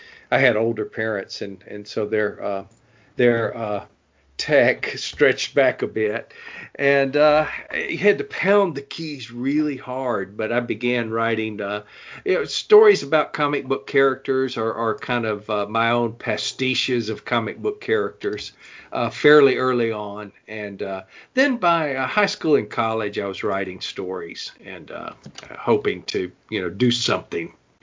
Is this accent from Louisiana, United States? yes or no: yes; Louisiana, United States; I'm originally from Louisiana.